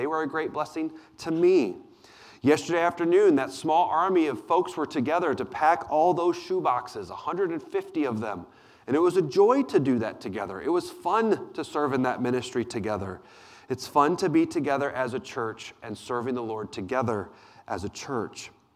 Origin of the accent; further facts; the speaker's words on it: Missouri, United States; As I grew up outside St. Louis, Missouri, I am certainly a St. Louis Cardinals fan.